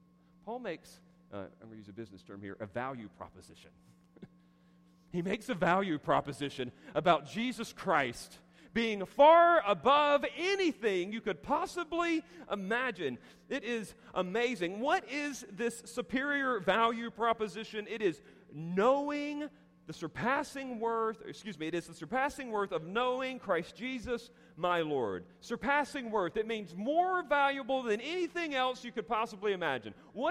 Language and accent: English; the South, United States; And I'm not making that up just because I'm from the South.